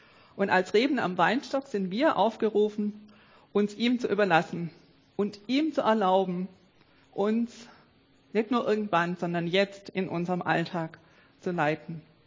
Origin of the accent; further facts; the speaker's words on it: Baden-Württemberg, Germany; Ich komme aus dem Schwabenland im Remstal. Da gibt es, also wo meine Eltern wohnen, nicht so viele Weinberge, aber ganz viele Apfelbäume und Plantagen. Und die ganzen Hügel sind voll mit lauter Apfelbäumen und lauter so Baumstückle nennen wir das.